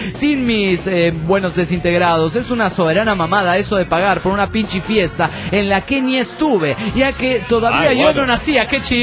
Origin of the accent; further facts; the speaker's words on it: Mexico City, Mexico; cada año soy víctima de uno de los abusos más cabrones y culeros de los que somos víctimas, los chilangos y todos los que tienen automóviles México.